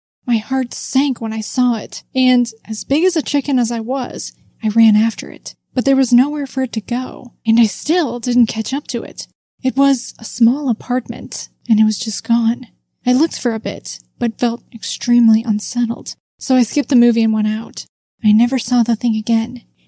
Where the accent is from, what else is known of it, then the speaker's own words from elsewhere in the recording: Brooklyn, New York, United States; I grew up in Brooklyn, and I was home alone from 3 to 5 p.m.